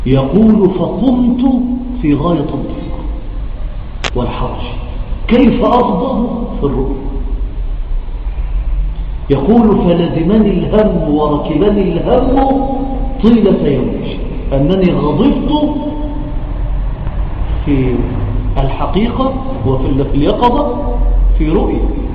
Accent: Port Said, Port Said Governorate, Egypt; وهو من أحب إخواني إلى قلبي في بلدنا بورسعيد.

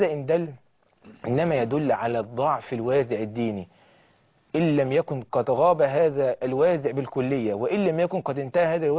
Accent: Egypt; في بلدنا مصر

